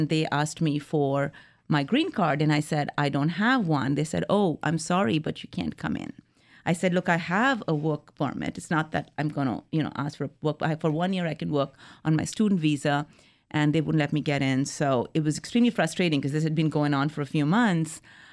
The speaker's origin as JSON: {"language": "English", "country": "India", "tie": "born or raised there", "moved": "yes", "said": "Everything is so different here than what I grew up from in India."}